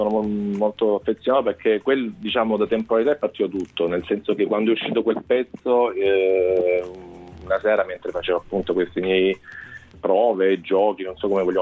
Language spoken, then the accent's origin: Italian; Sava, Apulia, Italy; Sì, c'è Giuseppe Doria, che è un altro nostro amico del mio paese d'origine, di Sava